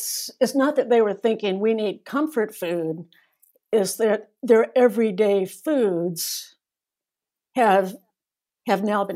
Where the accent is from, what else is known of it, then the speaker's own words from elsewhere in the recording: North Carolina, United States; also born or lived in Asia; I'm from North Carolina originally. I now live in the Midwest. I've actually lived all over Asia when I was growing up with a number of other countries. My comfort food is grits and scrambled eggs.